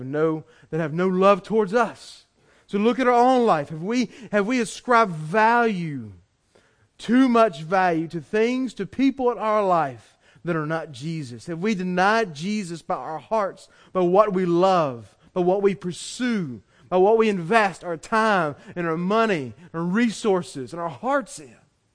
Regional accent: the South, United States; I was raised up in church. I'm a good person. I'm a Southerner.

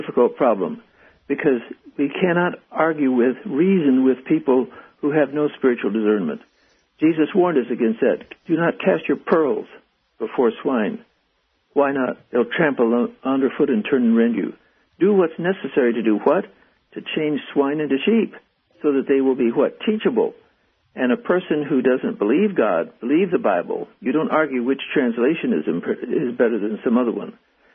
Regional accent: China; I was raised in China back in the 20s.

